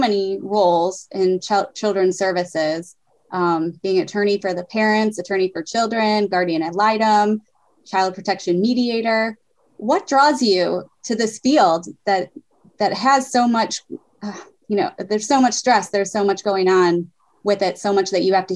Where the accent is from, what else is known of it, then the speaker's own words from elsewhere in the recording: Toledo, Ohio, United States; And Toledo is my hometown, and I love having these folks from Toledo on the podcast.